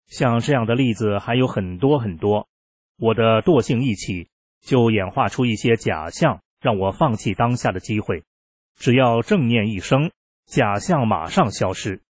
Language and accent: Chinese; China; 我赶紧跟他说，我来自中国，告诉你一件在中国发生的事情。